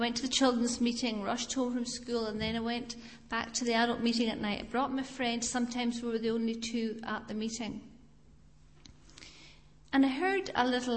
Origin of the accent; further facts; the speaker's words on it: Inverness, Scotland, United Kingdom; I was brought up in the Free Church of Scotland, up in the Highlands outside the town, or it's, I think it's a city now, of Inverness.